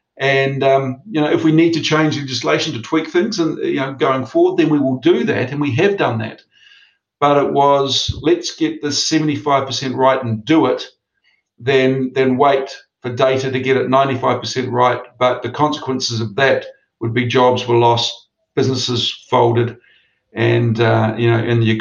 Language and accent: English; Napier, Hawke's Bay, New Zealand; when I turned up in Napier, which is my hometown